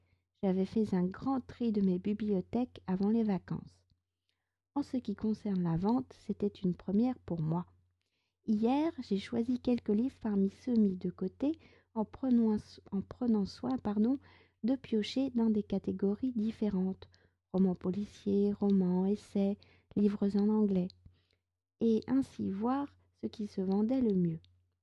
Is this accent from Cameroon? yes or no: no; France; je suis française, j'habite près de Paris